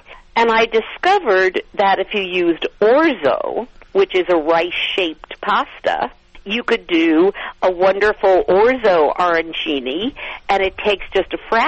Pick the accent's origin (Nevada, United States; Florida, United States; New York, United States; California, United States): New York, United States; And I grew up in New York where everyone used to eat this Eastern European dish called noodle kugel.